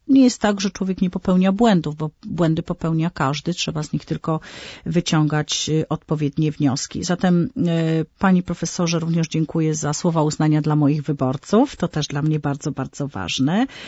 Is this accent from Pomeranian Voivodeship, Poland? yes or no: no; Syców, Lower Silesian Voivodeship, Poland; Ja owszem jestem posłem z okręgu wrocławskiego, pochodzę z mojego miasteczka Syców.